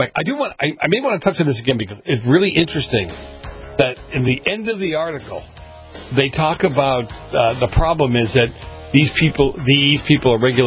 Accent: Boston, Massachusetts, United States; It's funny you should say that because where I grew up in Boston, in the streets of Boston, you talk about the hood where I grew up

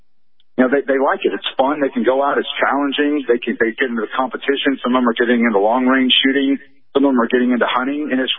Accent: Texas, United States; You know, I grew up in Texas, and that's definitely a gun culture.

